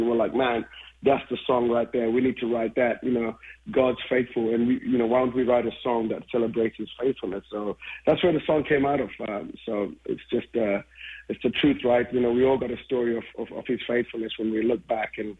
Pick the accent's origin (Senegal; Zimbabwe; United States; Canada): Zimbabwe; Growing up in Zimbabwe, like I said before, there isn't a lot of, music industry there